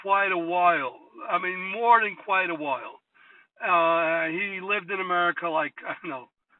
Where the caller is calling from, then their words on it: Israel; I'm calling from Israel